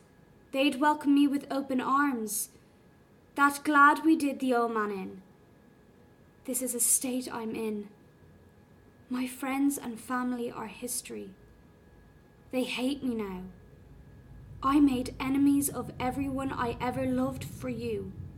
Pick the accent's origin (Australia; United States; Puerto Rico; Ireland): Ireland; Dublin, Leinster; accent: D4 Southside Dublin; So I'm from Dublin. I'm from the south side. So I went to school in Donnybrook, which Kind of has its own accent in itself. It's kind of known as a D4 accent.